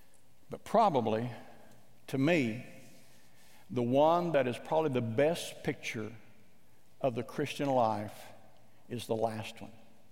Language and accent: English; Midwest, United States; I confess to you today that I grew up in the Midwest, and I grew up out on the farm